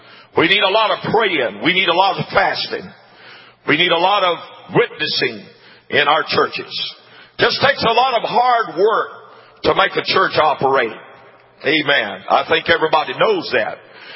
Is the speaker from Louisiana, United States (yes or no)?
yes; Jena, Louisiana, United States; I was born and raised in Gina, Louisiana. I graduated from Gina High School.